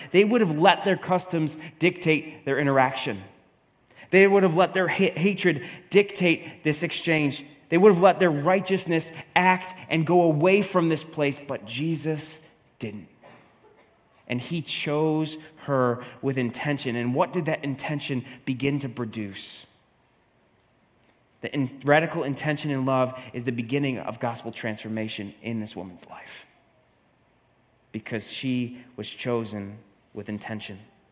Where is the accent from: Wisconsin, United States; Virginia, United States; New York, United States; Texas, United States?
New York, United States; Syracuse; I'm from Northeast America, a.k.a. upstate New York, a.k.a. Syracuse, New York, and not that many of you know where that is.